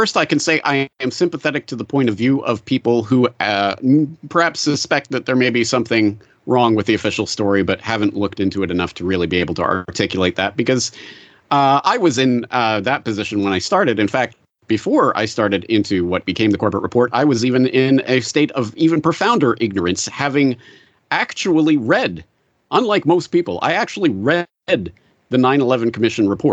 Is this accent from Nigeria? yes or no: no; Canada; certainly the American media, which I was watching as a Canadian. We get, of course, a lot of secondhand American media.